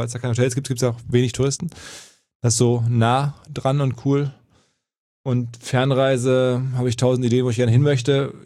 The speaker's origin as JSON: {"language": "German", "town": "Essen", "region": "North Rhine-Westphalia", "country": "Germany", "tie": "born or raised there", "said": "Aber irgendwie bei uns in Essen gibt es den Baldeneysee"}